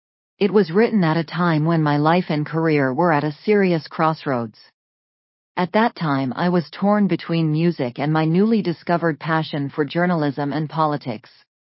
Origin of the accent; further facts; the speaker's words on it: Georgia; also in my home country, Georgia. I truly cannot wait to bring this Broadway show to Georgia.